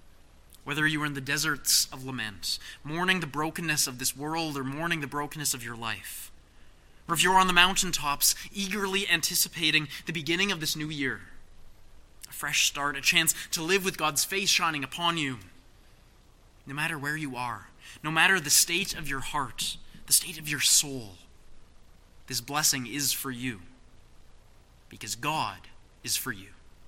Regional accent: British Columbia, Canada; We are Canadian, we are British Columbians, we are Canadian Reformed.

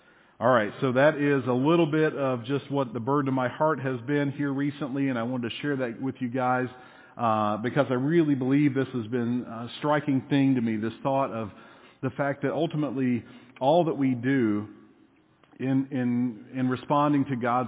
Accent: Tennessee, United States; how much of me is thoroughly indoctrinated with the culture that I grew up in East Tennessee.

